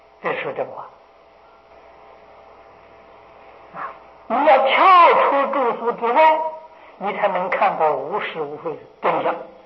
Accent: China; 我们中国人历代祖先翻译这个经典的时候绝对负责任。

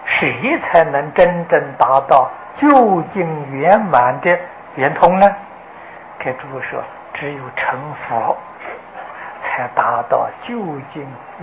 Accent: China; 这个说法是佛法没到中国来啊，我们中国人说的啊。

